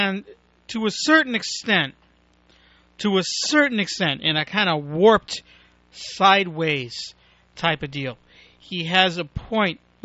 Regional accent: Brooklyn, New York, United States; I used to like the Mets. I grew up in Brooklyn.

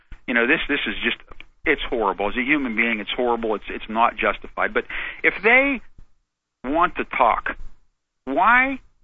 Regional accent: United States; And to think that they're going to is to me, as an American, is absolutely foolish

